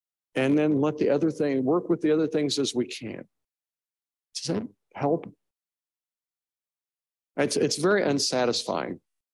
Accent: United States; Because, yeah, I'm an American. I'm supposed to work for the good of my country.

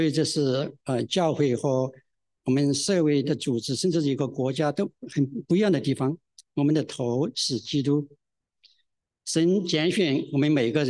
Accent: China; 我想我们中国人其实差不多和所有人都要对我们的身子非常非常的爱惜。

